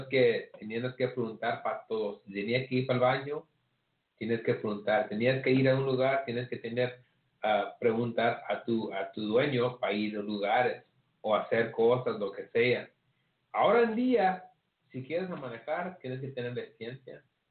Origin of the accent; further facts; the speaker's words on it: Mexico; Y los mexicanos saben que soy mexicano.